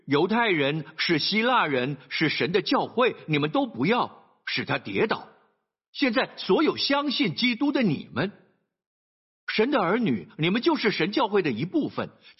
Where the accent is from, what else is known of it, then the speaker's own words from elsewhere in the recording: Singapore; 我们新加坡人喜欢说 Paisei